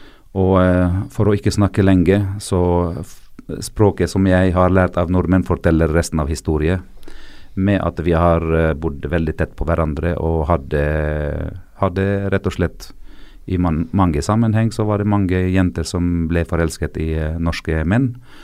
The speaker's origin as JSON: {"language": "Norwegian", "region": "South Governorate", "country": "Lebanon", "second_language": "Norwegian", "said": "Men for meg som en libaneser så er det enklere å se på avstand"}